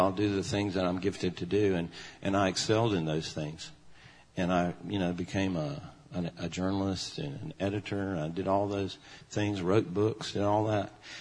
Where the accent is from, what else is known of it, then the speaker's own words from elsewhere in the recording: the South, United States; I grew up in the South where football is king